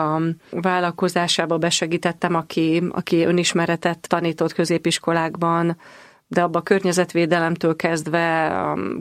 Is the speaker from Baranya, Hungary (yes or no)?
yes; Komló, Baranya, Hungary; Komlón születtem, már jó régen, 54 éves vagyok, és ez ugye egy baranyai kisváros, Pécs vonzás körzetében